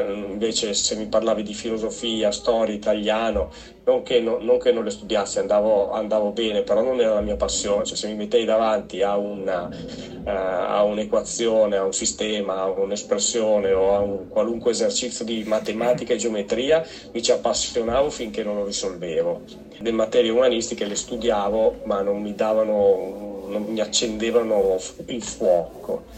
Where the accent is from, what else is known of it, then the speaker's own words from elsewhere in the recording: Arese, Lombardy, Italy; Perché poi io sono di Arese, no? Arese è una città a nord di Milano